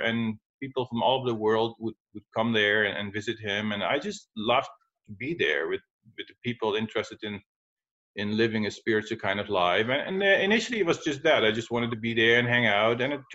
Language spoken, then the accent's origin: English; Netherlands; Well, I'm originally from Holland, the Netherlands